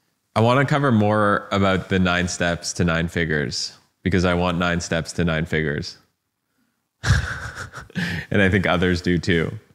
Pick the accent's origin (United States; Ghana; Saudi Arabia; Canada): Canada; I'm Canadian.